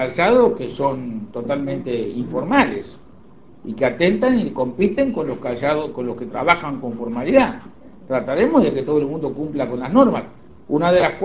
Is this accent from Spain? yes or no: no; Uruguay; Somos todos los uruguayos.